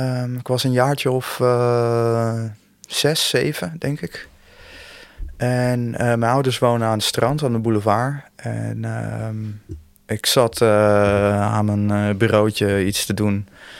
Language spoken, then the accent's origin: Dutch; Vlissingen, Zeeland, Netherlands; Ik kom uit Vlissingen, maar ik ben in Rotterdam geboren.